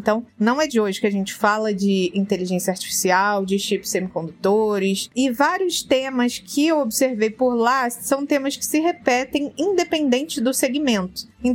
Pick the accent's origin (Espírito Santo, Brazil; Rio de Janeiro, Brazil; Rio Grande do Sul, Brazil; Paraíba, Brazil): Rio de Janeiro, Brazil; born there; Eu estive a semana passada inteira no Rio de Janeiro, meu estado natal